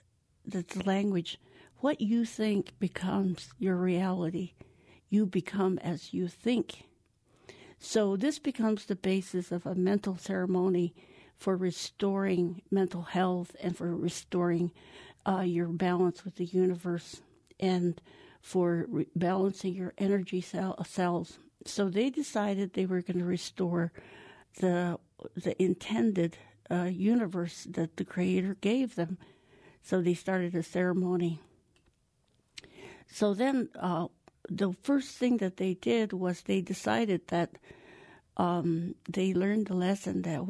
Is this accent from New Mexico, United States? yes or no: yes; New Mexico, United States; I grew up on Horse Lake Mesa.